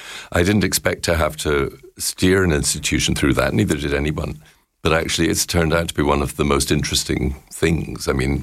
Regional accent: United Kingdom; I hate bragging because I'm British

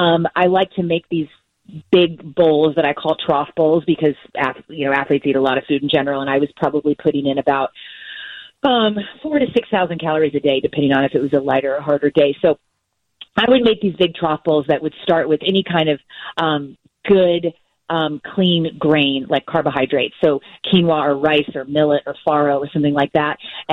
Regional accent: Kentucky, United States; So I grew up in Kentucky, so I grew up on fried chicken and casseroles and macaroni and cheese and brisket and all of it.

